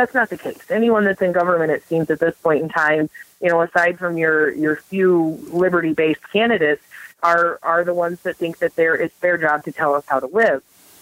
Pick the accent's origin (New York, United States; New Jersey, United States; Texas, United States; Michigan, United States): Michigan, United States; I grew up in Michigan. We have a lot of migrant help.